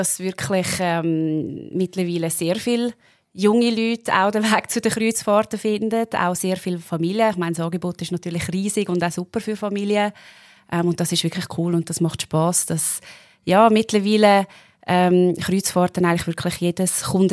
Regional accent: Richterswil, Zurich, Switzerland; in Richterswil, an dem Ort, wo ich aufgewachsen bin, an dem Ort, wo ich lebe

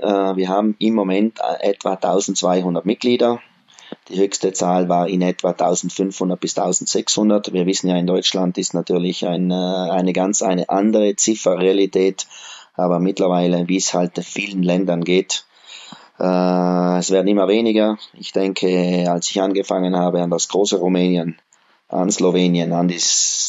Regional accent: Trentino-Alto Adige, Italy; Also ich bin als Südtiroler geboren und muss auch sagen, ich fühle mich nach wie vor als Südtiroler.

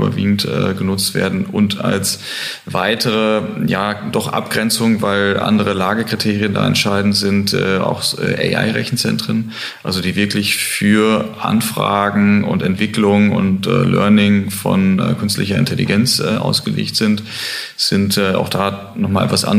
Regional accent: Germany; Münster, Osnabrück ein, da komme ich ungefähr her aus der Ecke

